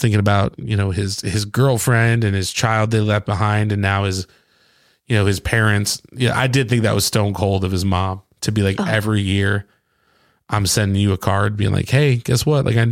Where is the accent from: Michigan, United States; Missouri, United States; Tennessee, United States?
Michigan, United States; It's like I remember being a kid in the wintertime, you know, growing up in Michigan.